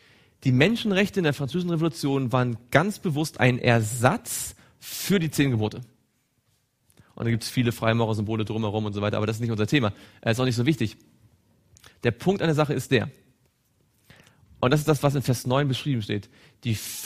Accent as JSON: {"language": "German", "region": "East Germany", "country": "Germany", "said": "Ich bin aus Ostdeutschland."}